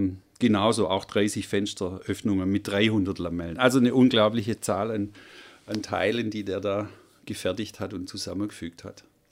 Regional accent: Esslingen, Baden-Württemberg, Germany; Naja, ich bin in Esslingen aufgewachsen

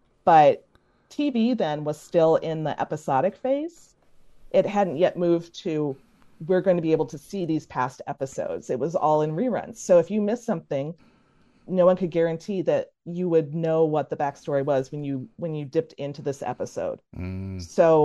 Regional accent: Midwest, United States; I mean, I grew up in the Midwest. I'm very Midwestern.

